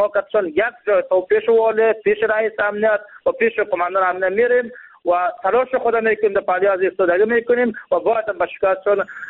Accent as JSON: {"language": "Persian", "region": "Jowzjan", "country": "Afghanistan", "said": "بخاطر از این که ما ولایت جوزجان یک ولایتی است که این محاط با خشکت"}